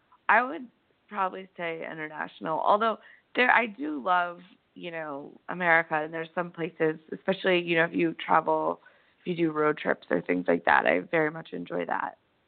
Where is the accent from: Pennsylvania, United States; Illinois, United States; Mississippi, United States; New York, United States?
New York, United States; Southampton; I actually just finished the first draft of a book about farmers in my hometown, Southampton, which is also known as the Hamptons.